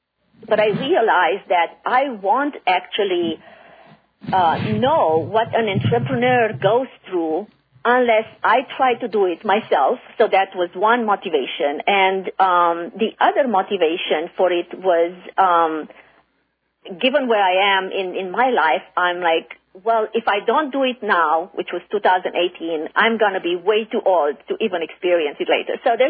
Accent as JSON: {"language": "English", "country": "Romania", "lives_now": "United States", "said": "as an immigrant to this country, I'm originally from Romania."}